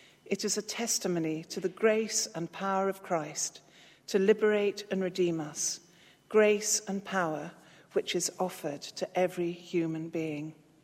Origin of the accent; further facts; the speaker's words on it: Scotland, United Kingdom; you'll discover that I was, quote, born in the Highlands of Scotland. I always describe myself as Scottish because, as well as being born there, I identify far more strongly with my mother's side of the family than with my dad's.